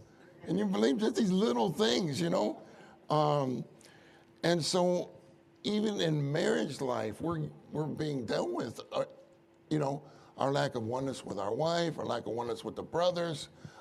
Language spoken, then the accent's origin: English; Pittsburgh, Pennsylvania, United States; You know, I grew up in Pittsburgh where David went to school, you know.